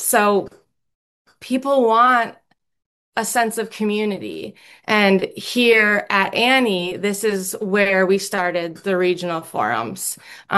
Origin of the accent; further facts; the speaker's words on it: Midwest, United States; now in Charleston, United States; I was born and raised in the Midwest, now live in right outside of Charleston, South Carolina.